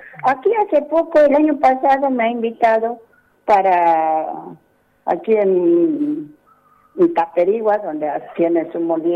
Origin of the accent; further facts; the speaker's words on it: Peña Morada, Salta, Argentina; now in Tartagal, Argentina; porque yo me crié en el campo, bueno, por mi hijo, por el estudio, yo me vine acá en Tartagal. Yo soy de Peña Morada